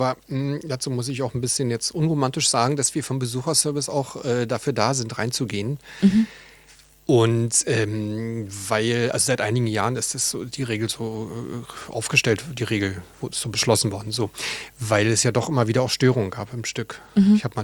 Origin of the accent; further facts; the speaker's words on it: Berlin, Germany; ich bin auch in Moabit geboren und groß geworden